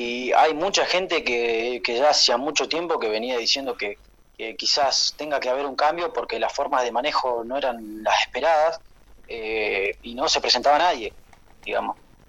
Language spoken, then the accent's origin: Spanish; Manzano Amargo, Neuquén, Argentina; nosotros, para empezar, somos pobladores de Manzano Amargo de toda la vida. Trabajamos acá, vivimos acá